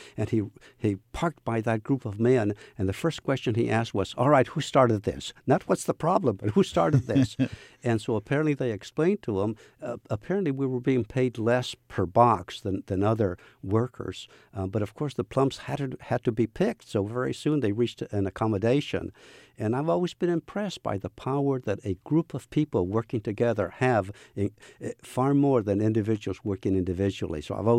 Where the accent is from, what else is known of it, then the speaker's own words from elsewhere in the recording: California, United States; born there; My folks came from Mexico. They worked hard. I was born in Orange County at a time when my first job was picking oranges.